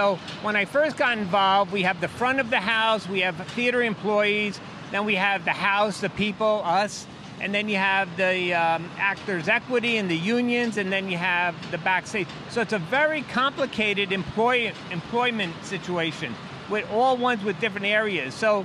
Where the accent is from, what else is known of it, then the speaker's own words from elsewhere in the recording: New York City, New York, United States; Yeah. Well, I'm a New Yorker, born and raised. I love Times Square.